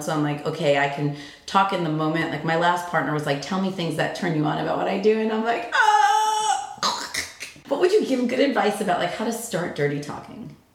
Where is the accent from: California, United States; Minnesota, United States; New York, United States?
New York, United States; accent: New York; my New York accent. I can't do it. It's funny. I don't have the accent that I used to have.